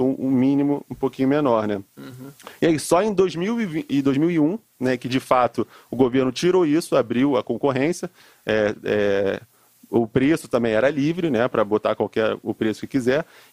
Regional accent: Rio de Janeiro, Brazil; Tipo assim, eu sou do Rio, né?

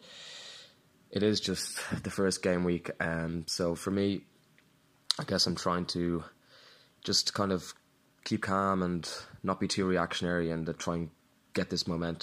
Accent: Dublin, Leinster, Ireland; I'm from Dublin, Ireland, and I run a media production company here in Dublin.

